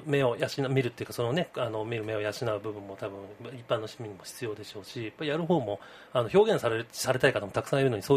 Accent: Tokyo, Japan; now in Kyoto, Japan; 私自身は東京出身で、まあ、大学から京都来たわけですけれども

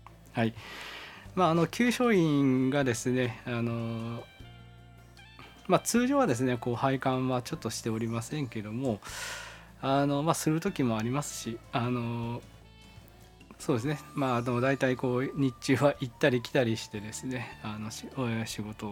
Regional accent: Aichi, Japan; now in Kyoto, Japan; 私はもともとその京都出身ではなくですね、愛知県の臨済宗明真寺派の、お寺の、次男坊と、いうことで、小さい頃からお寺で、過ごさせていただいて、

